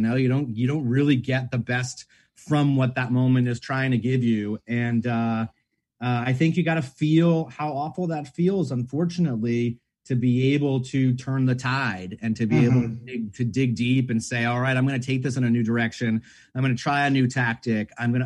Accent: Staten Island, New York, United States; it was about being a fish out of water growing up on Staten Island as a young gay boy.

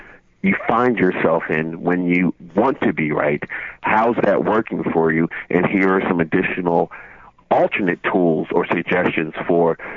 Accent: Philadelphia, Pennsylvania, United States; I wanted to take my daughter back to my old neighborhood where I grew up in Philly.

